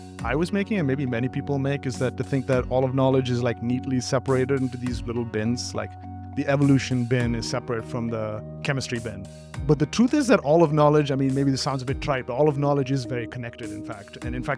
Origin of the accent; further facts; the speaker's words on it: Sharjah, United Arab Emirates; I was born in the UAE in Sharjah, which is an emirate in the United Arab Emirates. I was born there as an Indian citizen, grew up in this sort of middle-class Indian community.